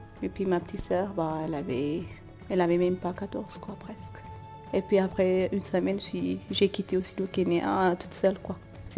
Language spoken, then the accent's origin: French; Ethiopia; now in Corcelles, Switzerland; j'ai 24 ans, je viens d'Éthiopie et je suis arrivée en Suisse en 1929 et j'habite à Courcelles, Neuchâtel.